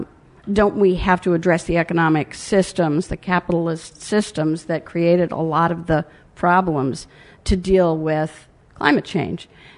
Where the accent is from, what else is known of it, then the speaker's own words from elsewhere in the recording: Portland, Oregon, United States; I'm a freelancer from Portland, Oregon.